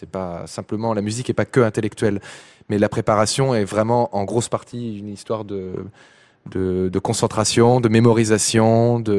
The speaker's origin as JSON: {"language": "French", "town": "Compiègne", "region": "Hauts-de-France", "country": "France", "tie": "born or raised there", "said": "j'ai grandi à Compiègne, et à Compiègne, j'ai suivi les études dans l'école de musique avec une professeure, Madame Munier"}